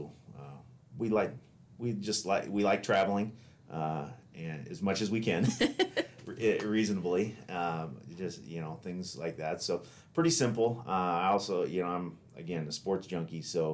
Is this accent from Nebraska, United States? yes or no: yes; Seward, Nebraska, United States; Born and raised in Seward. Graduated from Seward High in 96. And so then went on to Concordia here in town